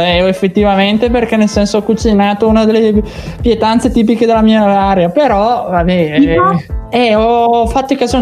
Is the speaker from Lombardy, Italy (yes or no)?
yes; Bergamo, Lombardy, Italy; perché essendo bergamasco quindi lo conosco